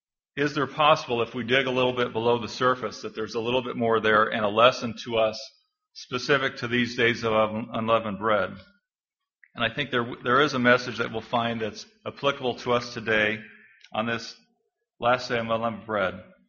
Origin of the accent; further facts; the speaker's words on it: Wisconsin, United States; I'm from Wisconsin, so that's great.